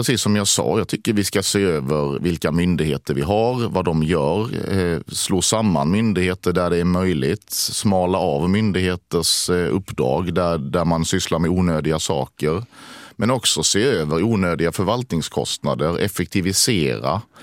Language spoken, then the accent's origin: Swedish; Sweden; Jag är svensk politiker